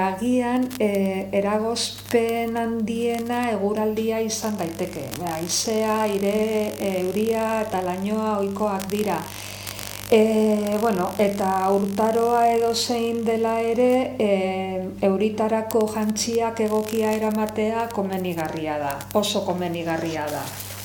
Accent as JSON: {"language": "Basque", "town": "Vitoria-Gasteiz", "region": "Basque Country", "country": "Spain", "said": "eta Gasteizen bizi naiz, eta Gasteizkoa naiz."}